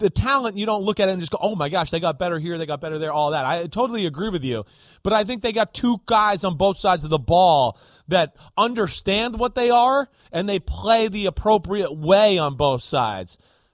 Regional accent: New Jersey, United States; I know I'm blonde and from New Jersey and I don't read books, but damn, I just don't understand it.

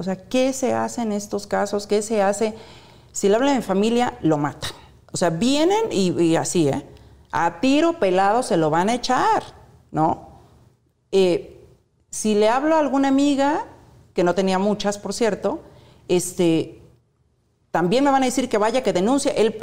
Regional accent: Huasteca, Mexico; vengo de la Huasteca, donde fui educada bajo principios muy estrictos

